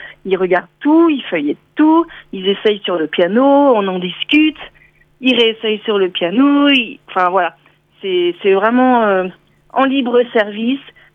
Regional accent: Nantes, Pays de la Loire, France; moi je suis nantaise de souche et puis forcément la vie a fait que je suis partie de Nantes pour le travail, pour les études, etc. Et puis quand j'ai voulu revenir m'installer à Nantes

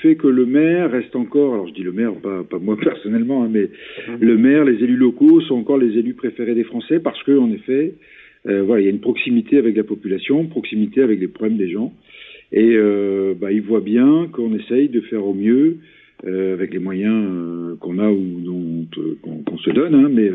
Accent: Landerneau, Brittany, France; Je suis habitant de Landerneau depuis... je suis né ici, j'ai fait quelques escapades après mes études en France dans des différentes entreprises, et puis je suis revenu travailler à Landerneau dans les années 90, en 92 exactement

